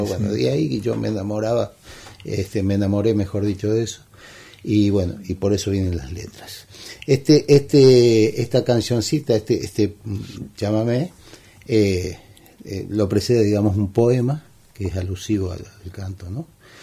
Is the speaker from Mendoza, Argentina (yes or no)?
no; Banfield, Buenos Aires Province, Argentina; now in Córdoba, Argentina; Yo vine de Banfield